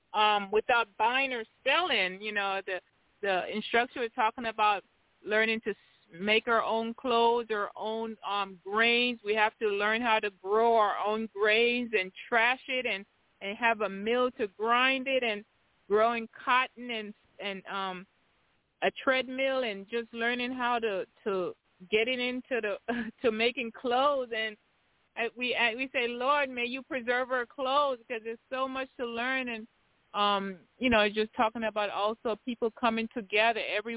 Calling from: Tennessee, United States; Good evening, Sister Pam. … I'm calling from Tennessee.

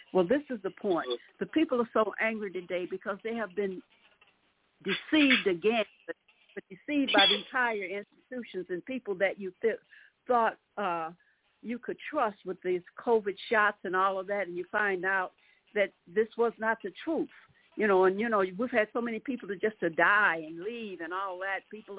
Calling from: Chicago, Illinois, United States; I'm calling from Chicago.

